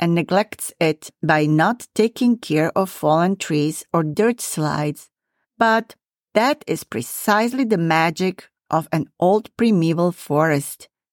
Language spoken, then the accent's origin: English; eastern Slovakia, Slovakia; I grew up in the Zemplín region in eastern Slovakia